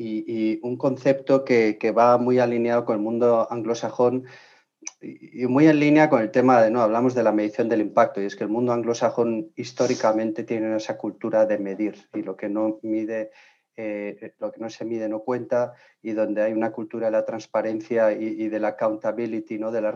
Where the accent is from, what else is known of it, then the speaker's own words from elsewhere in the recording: Spain; Nosotros como país, como ecosistema español, no formábamos parte de esa plataforma